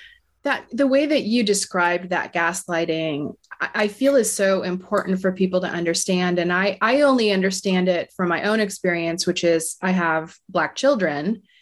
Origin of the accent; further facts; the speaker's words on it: Florida, United States; Andre, I grew up in Florida. We drove by Stone Mountain multiple times a year.